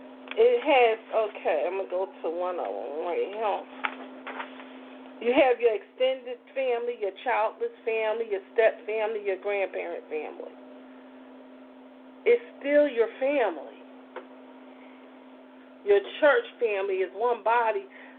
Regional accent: Philadelphia, Pennsylvania, United States; When we live, we come from North Philly, but we live on a street called 27th Street.

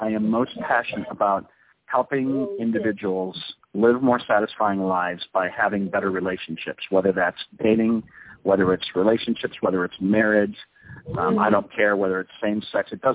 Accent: Canton, Ohio, United States; I grew up in Canton, Ohio, which is where the Pro Football Hall of Fame is.

